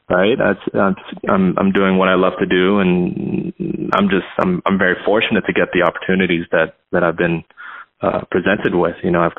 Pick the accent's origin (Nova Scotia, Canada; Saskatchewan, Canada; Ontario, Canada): Ontario, Canada; Toronto; now in Los Angeles, United States; I'm a drummer from Toronto, Canada, living in Los Angeles.